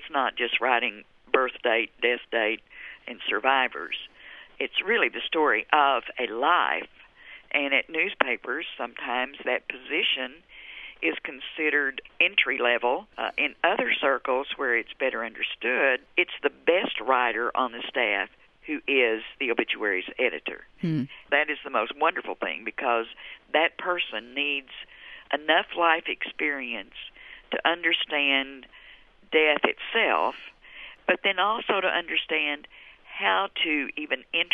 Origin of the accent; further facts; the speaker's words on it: Dallas, Texas, United States; No, I'm from Texas. You probably figured that out.